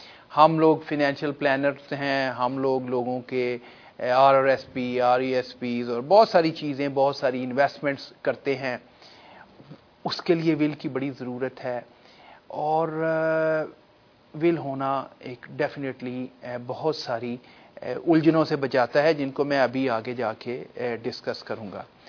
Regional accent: Pakistan; unfortunately اکثر میرا تعلق پاکستان سے ہے

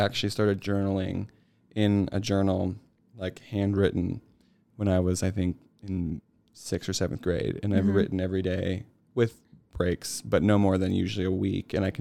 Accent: Minnesota, United States; now in Boise, United States; I'm originally from Minnesota, moved out to Boise about a year ago

